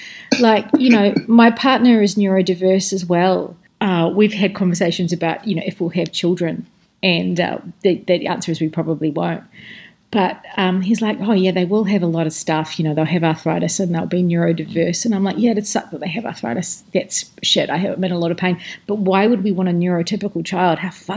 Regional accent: England, United Kingdom; because I grew up in Dickensian in England

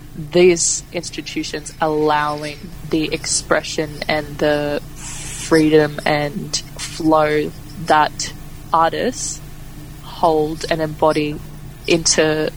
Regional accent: Brisbane, Queensland, Australia; So I was born in Brisbane, raised in Brisbane. My dad is Jamaican and my mom is Aboriginal and Irish and Scottish. My Aboriginal family is Aranda from Alice Springs through my grandfather's side.

